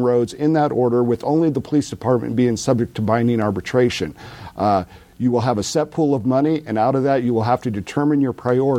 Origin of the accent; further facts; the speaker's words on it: Anchorage, Alaska, United States; born there; I'm running for seat H, Eastside Anchorage. I was born in Anchorage in 1963. I graduated from Bartlett High School in 1982